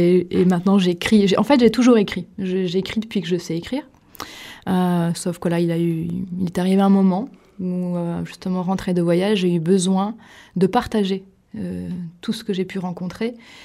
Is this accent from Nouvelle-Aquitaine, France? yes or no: yes; Limoges, Nouvelle-Aquitaine, France; now in Alès, France; Voilà, j'ai grandi à Limoges, dans le Limousin.